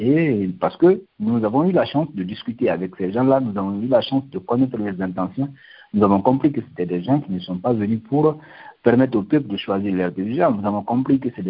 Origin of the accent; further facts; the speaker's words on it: Guinea; moved away as an adult; Je suis sorti de la Guinée depuis Je crois le 3 décembre 2022, donc ça fait plus d'un an que je suis hors de la Guinée maintenant.